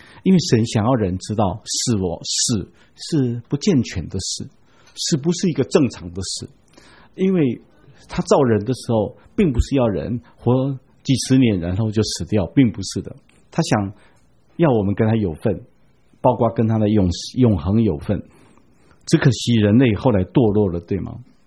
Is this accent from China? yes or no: no; Taiwan; 我们台湾人有时候骂小孩子骂他吸就吸呢